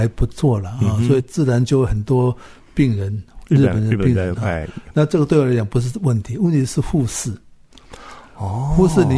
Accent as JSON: {"language": "Chinese", "country": "Taiwan", "tie": "born or raised there", "said": "我是因为我故乡在这里嘛，所以我是回故乡，是很容易就习惯了"}